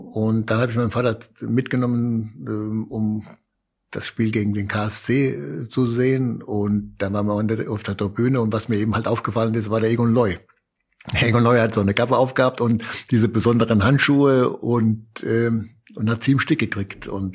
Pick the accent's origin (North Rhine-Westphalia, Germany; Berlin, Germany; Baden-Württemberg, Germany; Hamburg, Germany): Baden-Württemberg, Germany; Dossenheim; also ich komme ja aus Dossenheim auch